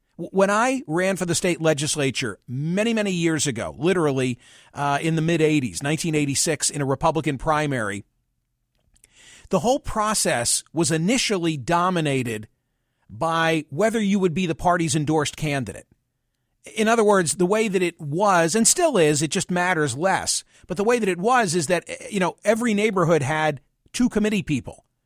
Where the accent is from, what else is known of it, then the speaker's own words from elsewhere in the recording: Pennsylvania, United States; a great microcosm of what you're describing is already in my home state of Pennsylvania